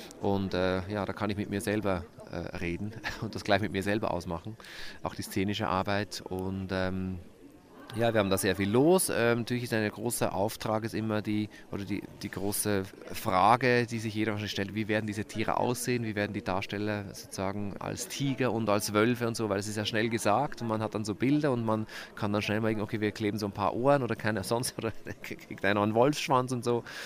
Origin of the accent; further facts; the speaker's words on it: Switzerland; now in Vienna, Austria; ich komme aus der Schweiz, bin aber natürlich durch mein Schaffen schon seit fast 20 Jahren in Wien zu Hause